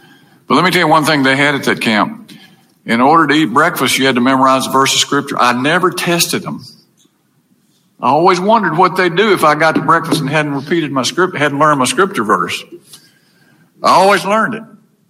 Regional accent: Brandon, Mississippi, United States; when I was a teenager growing up in Brandon.

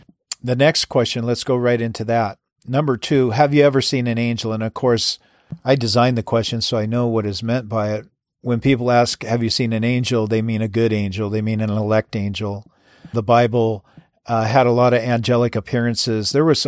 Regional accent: Everett, Washington, United States; Now, years ago, in my hometown of Everett, Washington, I was a zealous, up-and-coming, full of passion and zeal, serving the Lord.

